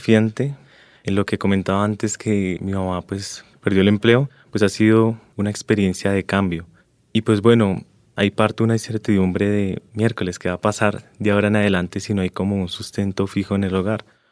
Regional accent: Bogotá, Colombia; also born or lived in Rionegro, Antioquia; Colombiano totalmente, porque mi papá es de San Pelayo, Córdoba, mi mamá es del Charco, Nariño, y yo me crié entre aquí, en Bogotá, y en Río Negro, Antioquia. Entonces yo me siento pues por esa parte muy multicultural.

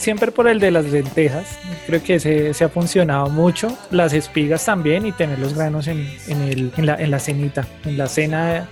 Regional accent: Bogotá, Colombia; todas esas costumbres que tenemos como bogotanos.

